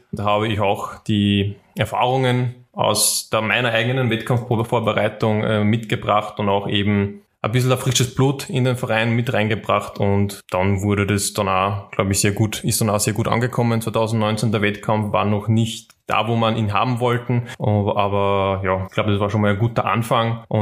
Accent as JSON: {"language": "German", "town": "Schwertberg", "region": "Upper Austria", "country": "Austria", "tie": "born or raised there", "said": "und in Schwertberg, also in meiner Heimatstadt."}